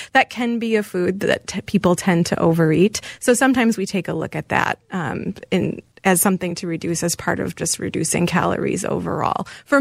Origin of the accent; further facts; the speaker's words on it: Wisconsin, United States; I am from Wisconsin. I'm a Wisconsin girl, and my grandparents actually owned a dairy bar, so I had a lot of dairy growing up.